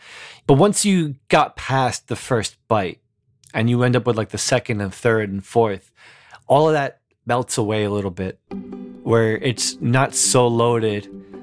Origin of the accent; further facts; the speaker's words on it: Newark, New Jersey, United States; I grew up in the Ironbound, where there's a huge Portuguese and Brazilian community.